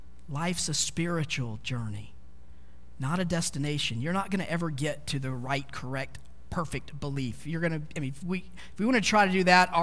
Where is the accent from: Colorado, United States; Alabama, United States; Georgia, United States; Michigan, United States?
Georgia, United States; I told you I grew up in Georgia